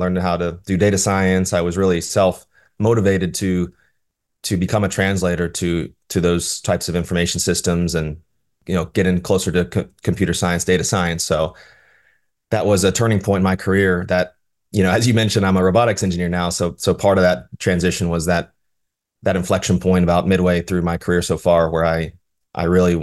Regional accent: Appalachia, United States; Well, I grew up in the United States in the Appalachian region, which has a pretty strong history of energy.

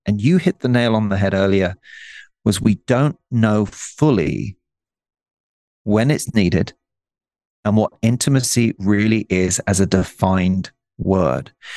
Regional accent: England, United Kingdom; Now, I'm an Englishman.

